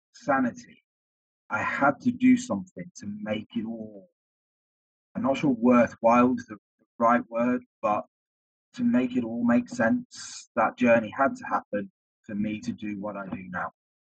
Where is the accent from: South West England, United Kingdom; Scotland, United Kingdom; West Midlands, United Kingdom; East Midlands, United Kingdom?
South West England, United Kingdom; I knew there wasn't a good Cornish pasty off it because I'm from the Southwest.